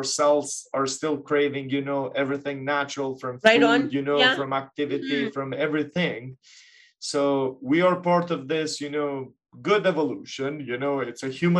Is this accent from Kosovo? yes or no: yes; Kosovo; I'm actually from Kosovo originally.